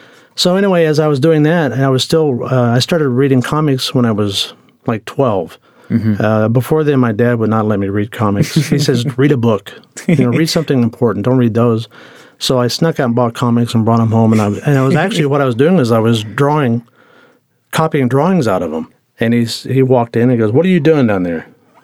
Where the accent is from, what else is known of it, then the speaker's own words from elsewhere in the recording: Tulsa, Oklahoma, United States; And this is all local. This is growing up in Tulsa.